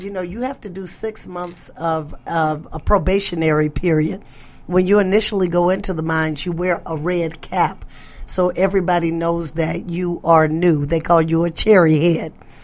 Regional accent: West Virginia, United States; Well, I grew up in West Virginia, and we know that is the heart of coal mining country.

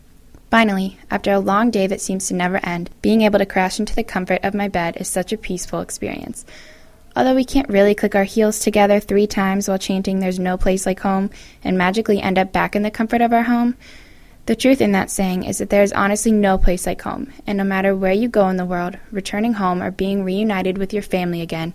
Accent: Colorado, United States; I'm able to look at a picture of the Rocky Mountains and remember my amazing life growing up in Colorado.

